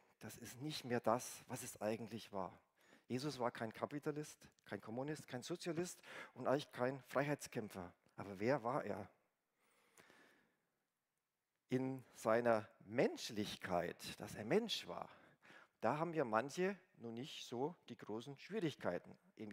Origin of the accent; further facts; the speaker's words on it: Bayreuth, Bavaria, Germany; Ich komme nämlich aus Bayreuth, Oberfranken